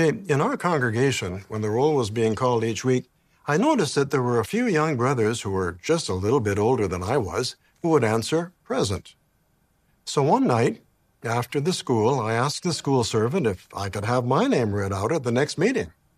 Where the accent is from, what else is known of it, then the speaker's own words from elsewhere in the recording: Canada; Before we had a kingdom hall in my hometown, the congregation met in a rented facility. Now in October, the place was decorated for Halloween. And in December, there was a great big Christmas tree on the platform. We couldn't move it. Now, this was in Canada